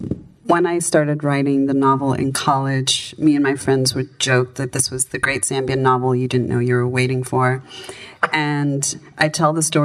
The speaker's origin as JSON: {"language": "English", "country": "Zimbabwe", "accent": "Zinglish", "said": "speak two Englishes. One is the accent that I'm speaking to you in now, and the other is what I call my Zinglish accent"}